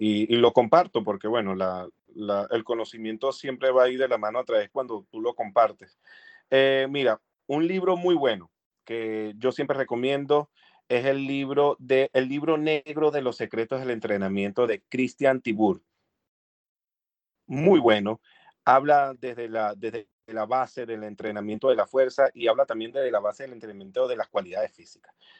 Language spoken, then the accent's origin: Spanish; Venezuela; eso nos orgullece nosotros como venezolanos